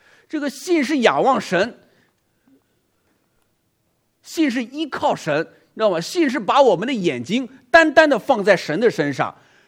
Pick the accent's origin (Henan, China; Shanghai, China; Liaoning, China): Henan, China; 我们河南人喊比爸爸更大年龄更大的长辈，叫大爷